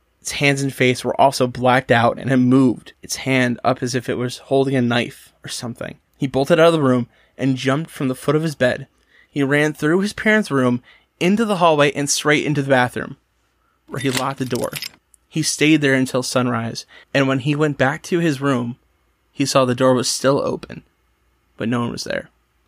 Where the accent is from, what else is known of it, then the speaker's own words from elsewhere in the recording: Garfield Heights, Ohio, United States; also born or lived in Akron; I always really like growing up in Garfield Heights. I could always hear trains and always help me fall asleep.